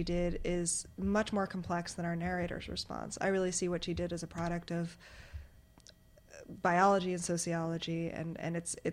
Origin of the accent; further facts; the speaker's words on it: New York, United States; teenagers who grew up very close to where I grew up in the New York suburbs